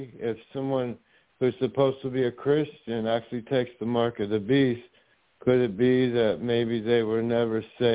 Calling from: Bradenton, Florida, United States; calling from Bradenton, Sarasota, Florida.

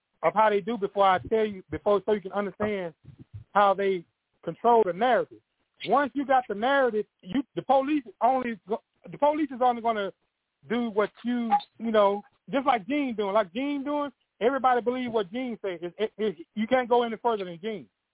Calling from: Houston, Texas, United States; I'm in Houston. Houston got like 3 or 4 different numbers. I'm in Houston.

